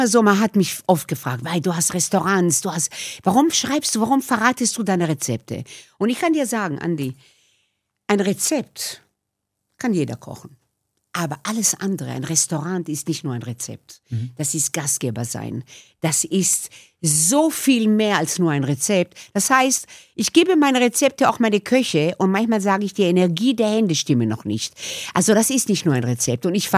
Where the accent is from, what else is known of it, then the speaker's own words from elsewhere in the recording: Israel; born there; German is a second language; die Wurzeln meiner Eltern sind von Bukarest. Mhm. Obwohl ich in Israel geboren bin, kamen sie aus Rumänien. Und ich spreche auch Rumänisch.